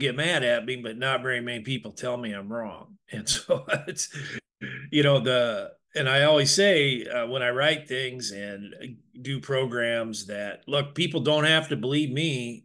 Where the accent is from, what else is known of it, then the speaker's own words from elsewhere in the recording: Des Moines, Iowa, United States; also born or lived in Minnesota; Well, I'm from Iowa originally, the Des Moines area, but I lived in Minnesota for a long time, and I moved back to Iowa in 2003